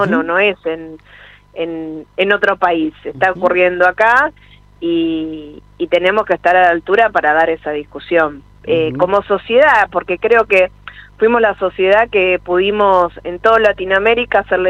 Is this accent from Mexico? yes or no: no; Argentina; como ciudadanos argentinos y argentinas